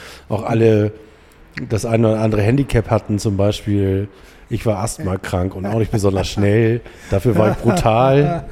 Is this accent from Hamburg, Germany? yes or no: yes; Hamburg, Germany; Ich bin aufgewachsen in Blankenese